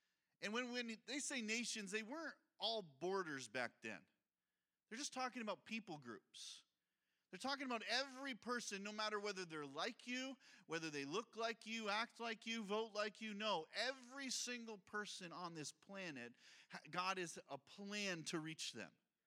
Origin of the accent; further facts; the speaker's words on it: Massena, New York, United States; if you fly around the United States and you say, I'm from Messina, New York, you want to know what people say? Where's that?